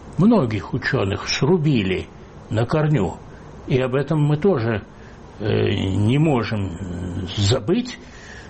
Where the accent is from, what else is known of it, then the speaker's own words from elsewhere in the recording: Georgia; родился и вырос в Грузии. Я представляю себе, как это.